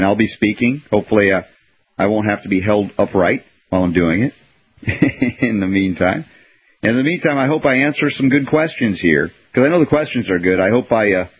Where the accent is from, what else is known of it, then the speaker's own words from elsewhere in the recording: Australia; I'm from Australia